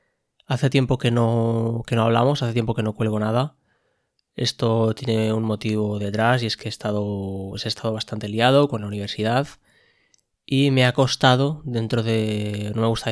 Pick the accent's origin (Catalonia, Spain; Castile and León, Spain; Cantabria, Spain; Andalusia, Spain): Catalonia, Spain; Barcelona; Además, yo soy de Barcelona